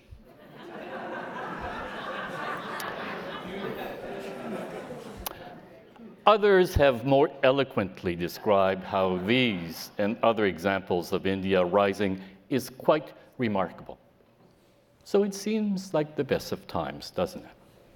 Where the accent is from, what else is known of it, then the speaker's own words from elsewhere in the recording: New Brunswick, Canada; I'm from New Brunswick, which is actually very close from here. But I actually just arrived from Chiang Mai in northern Thailand, where I'm staying for the winter, as a Canadian should do, probably.